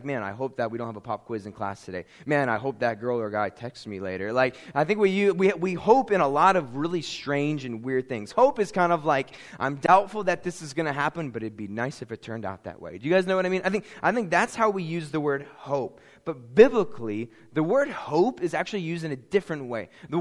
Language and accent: English; Pennsylvania, United States; I went to school in Virginia. I was from Pennsylvania.